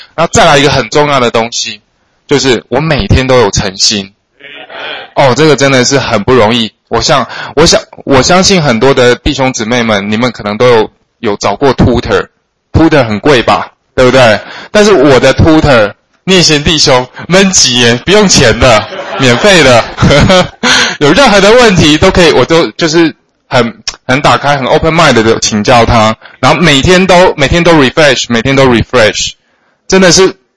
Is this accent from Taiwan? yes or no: yes; Taichung, Taiwan; now in United States; 我是来自于台湾的台中